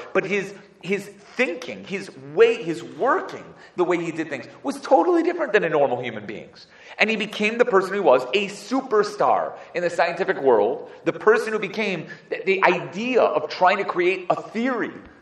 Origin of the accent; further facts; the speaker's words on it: Chicago, Illinois, United States; And maybe that's because I'm from Chicago. It's very likely that I'm from Chicago